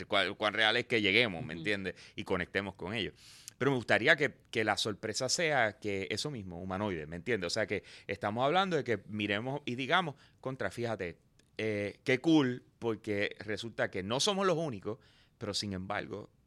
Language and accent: Spanish; Puerto Rico; Yo soy sato, yo soy boricua.